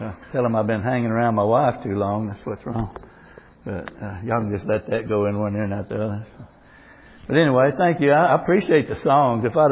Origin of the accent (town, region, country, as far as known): Texas, United States